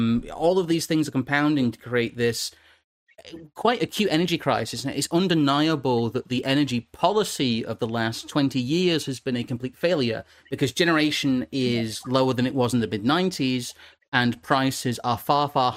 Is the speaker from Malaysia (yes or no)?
no; the north of England, United Kingdom; accent: northern; I can turn my northern accent.